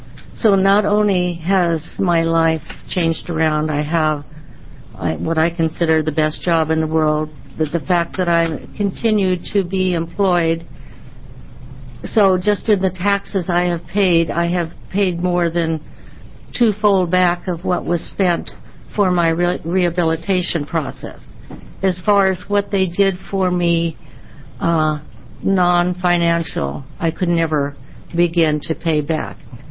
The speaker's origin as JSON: {"language": "English", "town": "Medford", "region": "Oregon", "country": "United States", "said": "I'm from Medford, Oregon."}